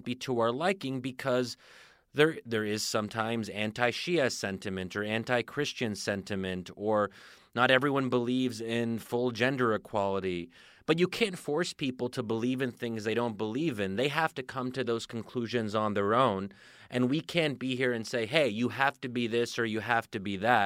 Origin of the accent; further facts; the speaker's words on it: United States; And, you know, speaking as an American